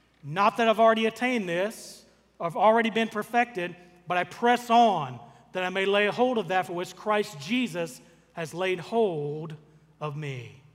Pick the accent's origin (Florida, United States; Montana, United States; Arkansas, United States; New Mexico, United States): Arkansas, United States; but we grew up in South Arkansas, right? There's not a lot of beach in South Arkansas.